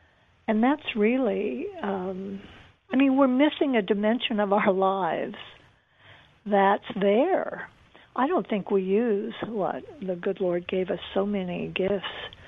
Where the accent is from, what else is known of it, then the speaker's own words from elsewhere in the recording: Arizona, United States; It was five different, you know, I'm from Arizona, so five different deceased Arizona politicians